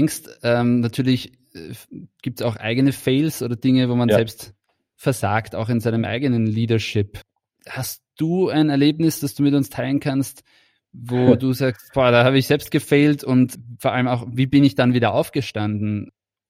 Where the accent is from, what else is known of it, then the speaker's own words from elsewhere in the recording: Austria; Und, ja, wir Österreicher sind da ja auch Weltmeister drin, ja.